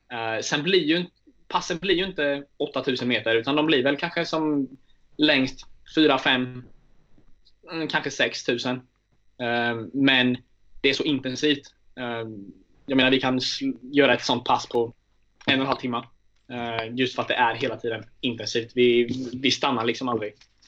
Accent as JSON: {"language": "Swedish", "town": "Nässjö", "region": "Jönköping County", "country": "Sweden", "said": "när jag kom från Nässjö så hade jag inte simmat så himla långt"}